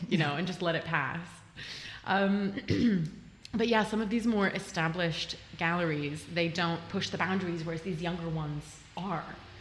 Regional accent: Austria; also born or lived in United States; I'm American Austrian. And mm-hmm. so like coming from Austria

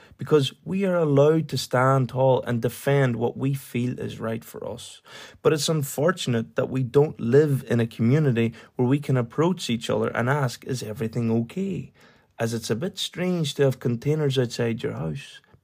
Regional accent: Ireland; because we are Irish born and raised, as if we own the area we are living

